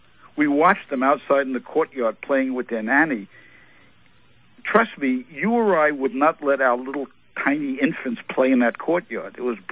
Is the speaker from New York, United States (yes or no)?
yes; Bronx, New York, United States; you got to remember, I was a kid, I was from the Bronx, I had an attitude.